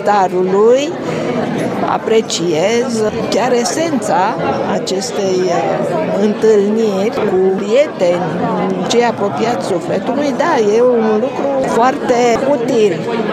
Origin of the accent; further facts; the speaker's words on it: Dobruja, Romania; Sunt dobrogeancă, sunt o bună prietenă a minorităților.